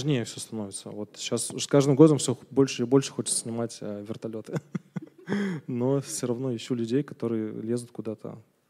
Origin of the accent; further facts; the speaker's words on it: Kamchatka Krai, Russia; я родился и вырос на Камчатке, и это как бы такой визуальный фон для моего становления